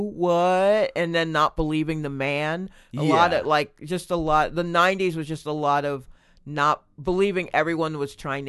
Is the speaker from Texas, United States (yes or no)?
no; Stone Mountain, Georgia, United States; I grew up in Stone Mountain, Georgia.